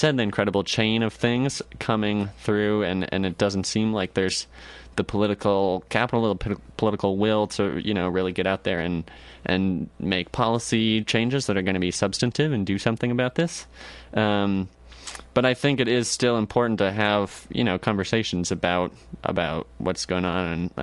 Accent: Minneapolis, Minnesota, United States; I'm from Minneapolis, and so a lot of people there

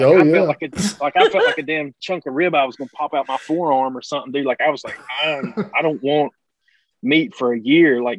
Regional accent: Galax, Virginia, United States; we went to Galax, and Galax is kind of my hometown, man, and I really wanted to hit up there, man.

